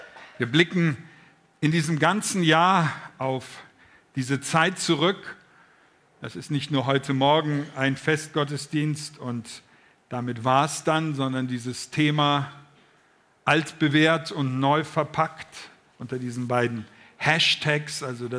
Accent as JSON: {"language": "German", "town": "Velbert", "region": "North Rhine-Westphalia", "country": "Germany", "said": "Wenn ich heute irgendwo unterwegs bin und erzähle, ich komme aus Velbert, dann ist immer die Frage, wo ist denn das?"}